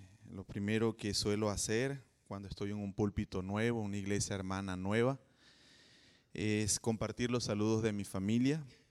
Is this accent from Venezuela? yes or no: yes; Venezuela; de San Antonio de los Altos, cerca de Caracas, Venezuela. Y bueno, ahora hay que decir, soy venezolano, viviendo en Venezuela aún